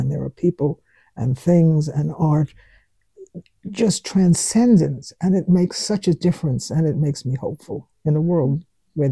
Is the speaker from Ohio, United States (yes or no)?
no; New York, United States; accent: New York; Honey, I'm an American. We talk different. I've been here 40 years, and I still talk like New York.